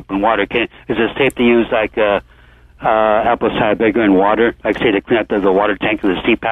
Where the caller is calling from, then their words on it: Santa Cruz, California, United States; I'm calling from Santa Cruz, California.